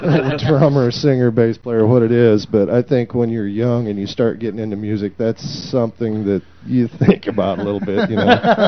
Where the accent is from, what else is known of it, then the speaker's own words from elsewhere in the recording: Kansas, United States; also born or lived in Wichita; Grew up in a small town in northern Kansas, went to high school and whatnot, and up around Lincoln, Nebraska.